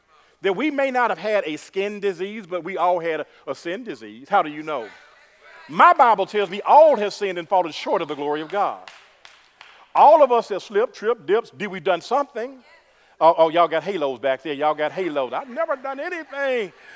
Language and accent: English; the South, United States; I'm country. I'm from the South. I love it all.